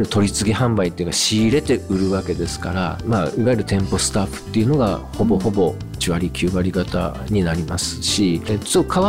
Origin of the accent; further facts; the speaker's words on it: Fukuoka, Japan; moved away as an adult; now in Kurashiki, Japan; まあ、これは僕はだから大学までは九州福岡にいて、